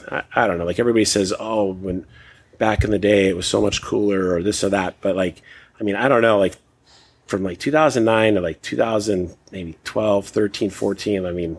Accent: Midwest, United States; growing up in the Midwest, you know, drinking Miller and Keystone Lights and all that stuff.

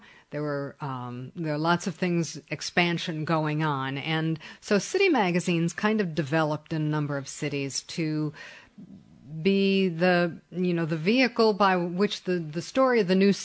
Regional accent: Ohio, United States; I grew up in a rural area about 30 miles east of Cleveland and went to college there and did graduate work at Kent State.

